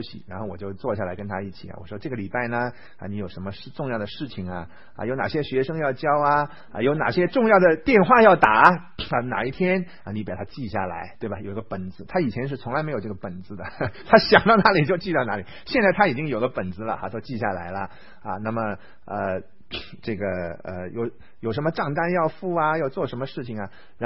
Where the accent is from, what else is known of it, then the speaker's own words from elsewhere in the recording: Shanghai, China; 但是呢偏偏我是个上海人，我呢小时候很小的时候七八岁的时候就跟我祖父啊每天早上起来去买菜的，